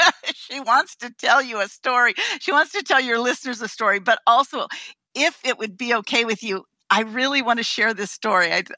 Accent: California, United States; And he said, California. I go, oh, me too. Small world.

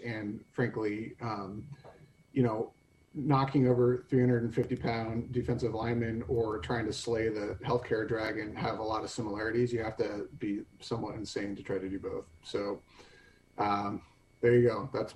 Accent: Portland, Oregon, United States; also born or lived in Fort Collins, United States; I was born in Fort Collins, Colorado. Moved to the Northwest, Portland, because of my dad's job.

